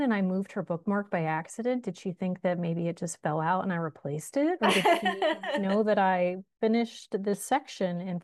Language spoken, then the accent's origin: English; Pittsburgh, Pennsylvania, United States; Well, and so, like, I'm from the Pittsburgh area.